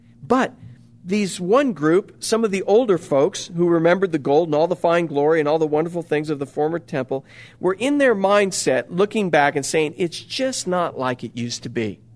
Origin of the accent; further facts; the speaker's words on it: California, United States; also born or lived in Illinois; I was born in Illinois, but grew up most of my life in California.